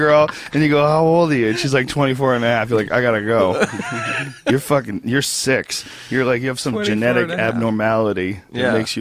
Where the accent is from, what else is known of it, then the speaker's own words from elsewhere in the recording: New Jersey, United States; born there; also born or lived in Boston; Well, I was born in New Jersey.